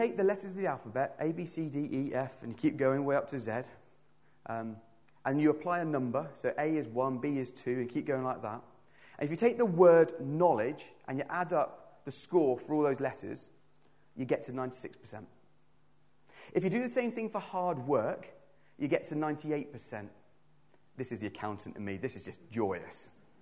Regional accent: South West England, United Kingdom; growing up in Cornwall, where I was born to two parents who divorced when I was two, grew up with a single mother and a little sister.

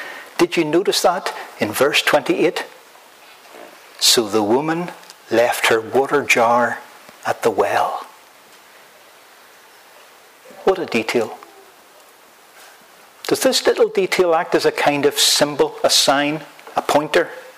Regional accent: Bangor, Northern Ireland, United Kingdom; When I was growing up in Bangor, County Down, Northern Ireland

